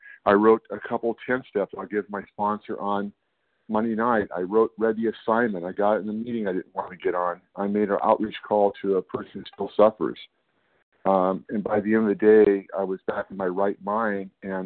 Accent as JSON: {"language": "English", "region": "California", "country": "United States", "said": "I'm from Northern California."}